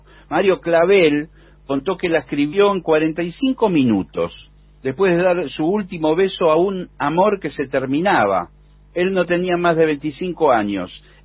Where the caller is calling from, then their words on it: Gualeguay, Entre Ríos, Argentina; de Gualeguay.